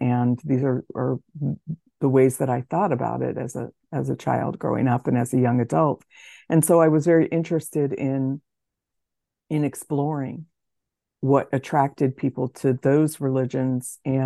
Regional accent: Princeton, New Jersey, United States; moved away as an adult; also born or lived in Los Angeles / Kentucky / Chicago; now in Wisconsin, United States; I was raised in Princeton, New Jersey. I moved to Los Angeles, where I went to college, and then ended up taking a job in Kentucky and moved from there to Chicago and from Chicago to Wisconsin.

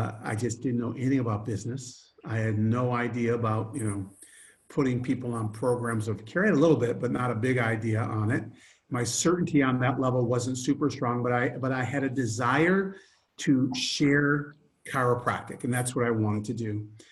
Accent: Michigan, United States; I grew up in Michigan in the snow, and I just realized I wanted to be in warmer weather.

